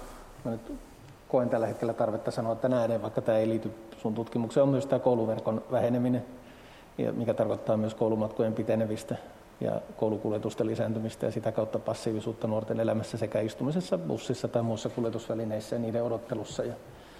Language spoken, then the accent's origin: Finnish; Oulu, North Ostrobothnia, Finland; miten kotikaupungissani Oulussa pystyy harrastamaan lentopalloa